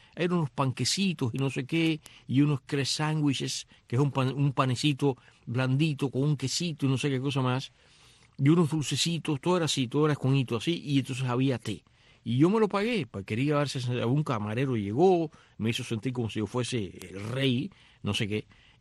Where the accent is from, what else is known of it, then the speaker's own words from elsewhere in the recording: Cuba; siendo cubanos